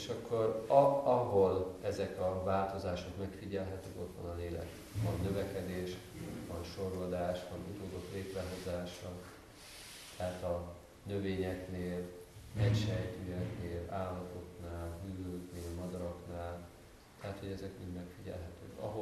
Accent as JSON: {"language": "Hungarian", "country": "Hungary", "tie": "born or raised there", "moved": "yes", "said": "És mi nőttünk fel Magyarországon, főleg amikor én voltam fiatal, akkor az még a kommunizmusban volt."}